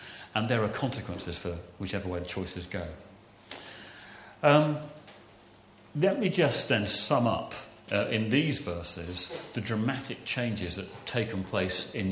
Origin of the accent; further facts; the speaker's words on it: Wales, United Kingdom; although I am Welsh, and if I could have done, I would have done.